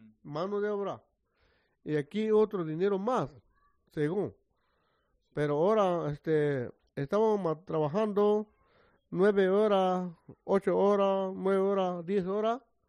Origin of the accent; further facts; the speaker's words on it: Oaxaca, Mexico; also born or lived in Ensenada, Mexico; Bueno, entonces yo vengo de Oaxaca a buscar mi vida, a trabajar y llegué Ensenada, Baja California, México. Y de ahí me vine para acá.